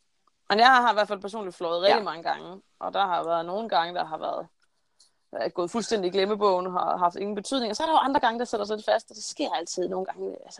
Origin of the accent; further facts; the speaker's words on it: Norway; Jeg sidder på mit værelse hjemme i Norge.